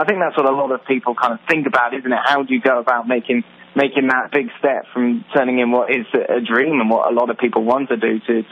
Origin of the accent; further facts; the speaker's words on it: South West England, United Kingdom; I grew up in Cornwall. There were no grounds.